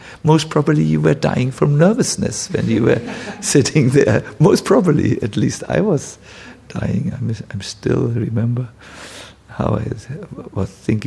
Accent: New York, United States; I'm not so advanced. I'm from New York.

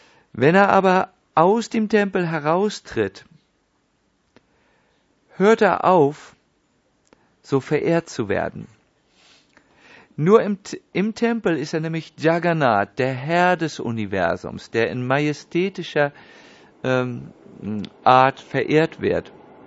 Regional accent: Northern Germany, Germany; Bei mir dauert das alles ein bisschen länger, ich bin aus Norddeutschland.

